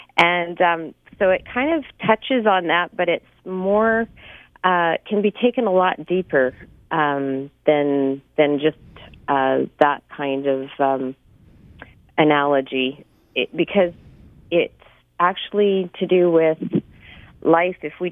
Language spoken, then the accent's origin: English; Vernon, British Columbia, Canada; also born or lived in Cloverdale; I was born in Cloverdale, B.C., but I was raised on a farm in, actually in Coldstream in Vernon in the Okanagan, till I was about 16, and then moved back down here. So that's my country girl farm heritage.